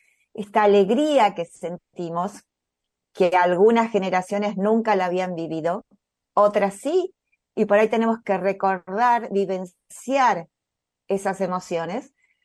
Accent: Argentina; la alegría que tenemos como argentinos

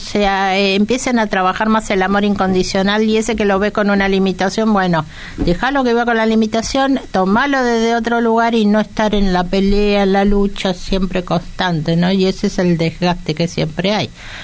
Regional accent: Argentina; vivimos y nacimos en Argentina

